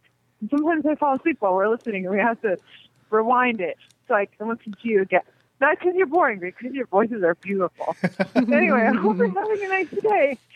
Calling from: Los Angeles, California, United States; I'm from Los Angeles.

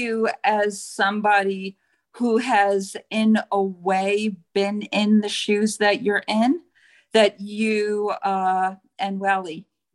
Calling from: Woodstock, New York, United States; Woodstock.

